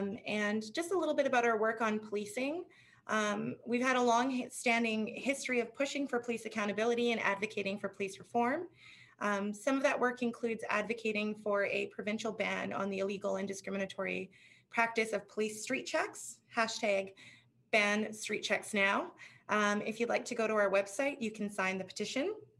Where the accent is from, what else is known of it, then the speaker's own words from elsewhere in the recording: Fort McMurray, Alberta, Canada; born there; now in Vancouver, Canada; I was born in Fort McMurray on Treaty 8 territory